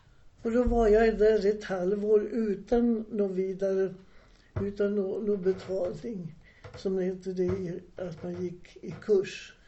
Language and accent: Swedish; Enköping, Uppsala County, Sweden; moved away; jag kom ju hit 1930 ifrån Enköping. Och far var ju vid järnvägen.